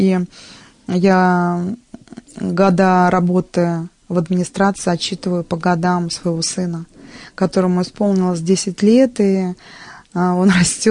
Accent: Gzhel, Moscow Oblast, Russia; А я коренная гжельская.

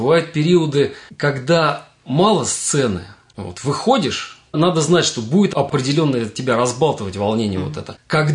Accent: Ramenskoye, Moscow Oblast, Russia; А дальше потом я из Раменского в плане учебы выехал

